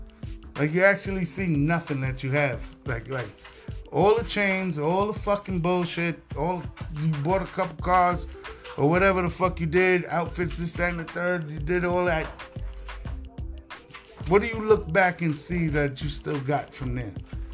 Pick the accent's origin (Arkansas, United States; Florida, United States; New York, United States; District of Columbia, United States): New York, United States; New York City; and see, I'm from New York City, man. I kind of look at everything different.